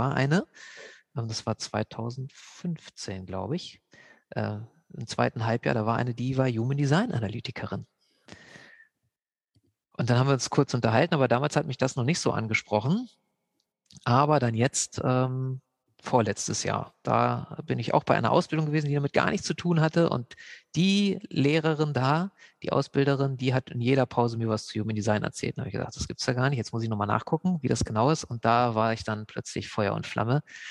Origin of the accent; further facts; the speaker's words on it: Lower Saxony, Germany; also born or lived in Nuremberg; Ich bin in Nürnberg geboren, habe da aber nie, also ich kann mich gar nicht an die Stadt erinnern, so leider, soll ja sehr schön sein da. Bin dann in der Nähe von Braunschweig in Niedersachsen aufgewachsen.